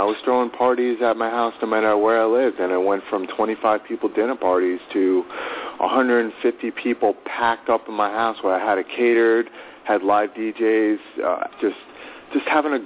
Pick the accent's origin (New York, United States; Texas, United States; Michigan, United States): New York, United States; East Meadow; also born or lived in Howard Beach, Queens; Originally, I'm from Howard Beach, Queens. My family moved me out to Long Island, East Meadow, more of my childhood into my teenage years. Went to East Meadow High School.